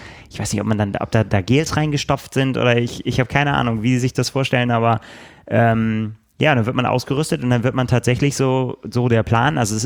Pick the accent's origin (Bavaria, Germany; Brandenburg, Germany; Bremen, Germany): Bremen, Germany; Ich bin Bremer